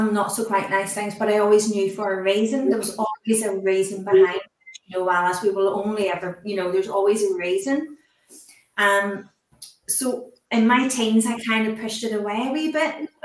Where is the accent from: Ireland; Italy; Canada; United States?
Ireland; I'm from Ireland.